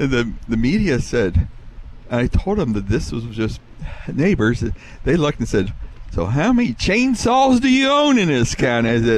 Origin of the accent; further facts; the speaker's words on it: Killbuck, Ohio, United States; You know, I'm a boy from Kilbuck, Ohio, and I grew up in the early age when we lived in Kilbuck and the 1969 flood happened.